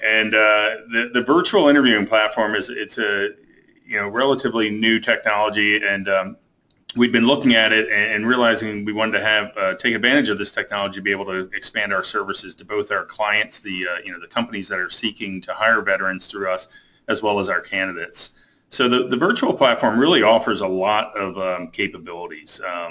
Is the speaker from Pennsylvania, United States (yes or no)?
yes; Pennsylvania, United States; So I grew up in Pennsylvania. Went to Penn State University on a ROTC scholarship and was commissioned in the Marine Corps back in 1987 when I graduated Penn State.